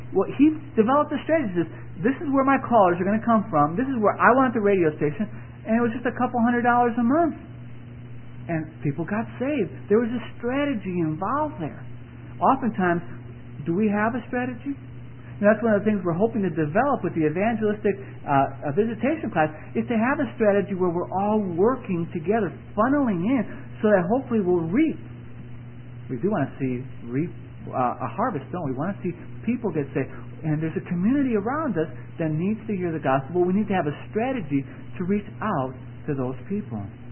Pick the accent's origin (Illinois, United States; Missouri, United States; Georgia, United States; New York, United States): Illinois, United States; Chicago; When I grew up there in Chicago at this boys' club, we had boxing.